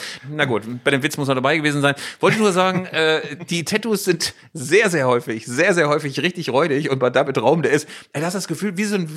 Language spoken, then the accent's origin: German; West Germany, Germany; weil ich ein alter weißer Mann bin, aus Westdeutschland, aus dem Freien Westen